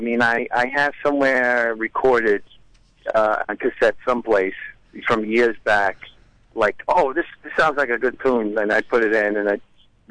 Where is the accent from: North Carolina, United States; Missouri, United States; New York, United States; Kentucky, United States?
New York, United States; because I grew up in East Harlem. It was a big Italian community at one time. Now it's Spanish Harlem. So to be exact, it was 116th Street.